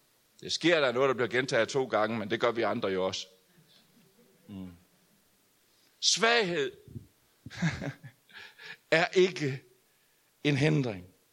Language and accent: Danish; Jutland, Denmark; Hør her, for vi er jo jyder